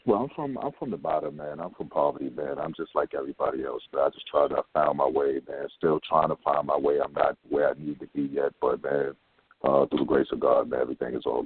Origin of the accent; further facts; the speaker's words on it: Harlem, New York, United States; I'm from Harlem. I used to work at New York Sports Club for 11 years.